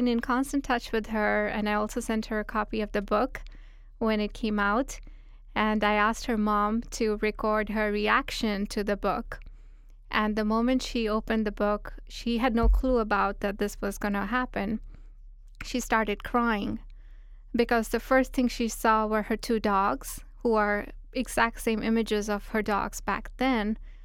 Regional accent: India; because I'm also from India?

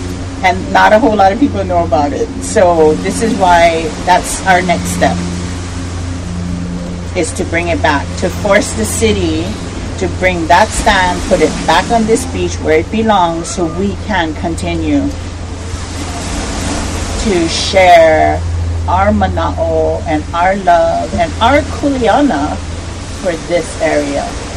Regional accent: Waikiki, Hawaii, United States; We are from Waikiki. This is our home. This is not just where we come to work. This is our home.

